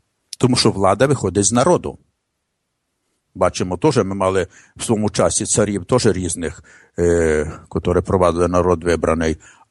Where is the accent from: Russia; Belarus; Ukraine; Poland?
Poland; Дивіться, я поляк, але я переживаю за Україну, боюсь за Україну і так далі.